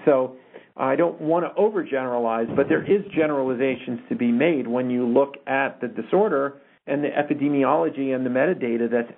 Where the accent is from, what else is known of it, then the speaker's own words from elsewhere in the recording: New Jersey, United States; I grew up in the 60s and 70s and, you know, had an Irish dad from, you know, I grew up in New Jersey.